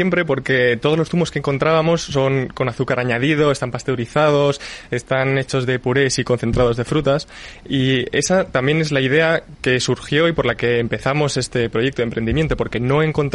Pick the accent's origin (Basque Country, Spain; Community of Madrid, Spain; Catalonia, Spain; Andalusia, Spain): Community of Madrid, Spain; Madrid; Nosotros somos de Madrid, pero nuestra familia viene de Soria y decidimos empezar a montar este proyecto en el pueblo de nuestros abuelos.